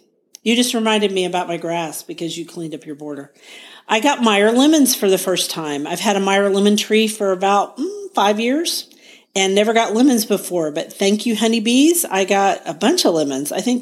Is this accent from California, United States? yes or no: no; Guthrie, Oklahoma, United States